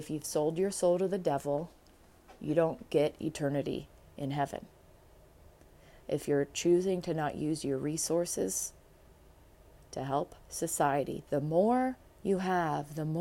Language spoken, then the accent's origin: English; United States; born there; I'm blessed that I was born in America.